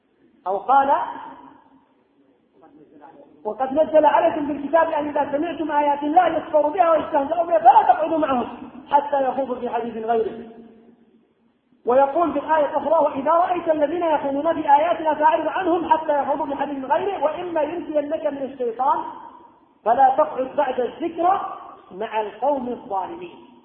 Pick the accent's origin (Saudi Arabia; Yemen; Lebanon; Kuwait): Yemen; عندنا في اليمن بحمد الله دور حديث كثيرة